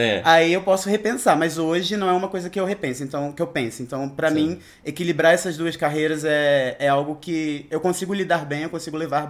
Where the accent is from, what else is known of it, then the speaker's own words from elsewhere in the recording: Rio de Janeiro, Brazil; now in São Paulo, Brazil; faz 5 anos que eu moro aqui em São Paulo, também sou do Rio de Janeiro, mantendo a tradição.